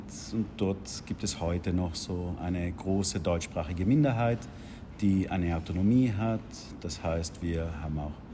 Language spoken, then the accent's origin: German; Bolzano, Trentino-Alto Adige, Italy; moved away as an adult; also born or lived in Vienna / Graz; now in Innsbruck, Austria; Seit 2 Jahren lebe ich in Innsbruck. Ich bin als Kind in Bozen aufgewachsen, zur Schule gegangen, eine deutschsprachige Schule